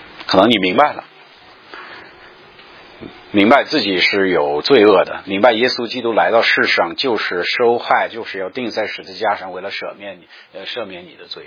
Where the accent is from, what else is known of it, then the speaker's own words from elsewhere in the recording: China; 他不懂我们中国人这个心复杂